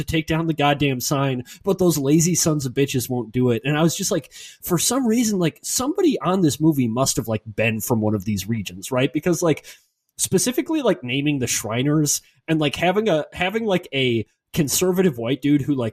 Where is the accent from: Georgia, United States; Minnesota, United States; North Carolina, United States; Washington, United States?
Minnesota, United States; I feel like growing up in Minnesota, like I've heard so many jokes specifically about like Lutherans